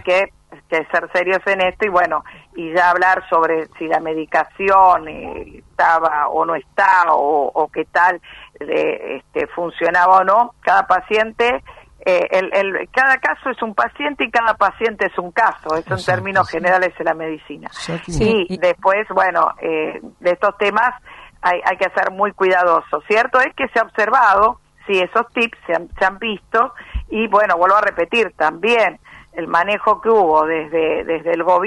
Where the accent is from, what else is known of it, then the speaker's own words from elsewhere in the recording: Argentina; si lo miramos desde nuestra mirada como argentinos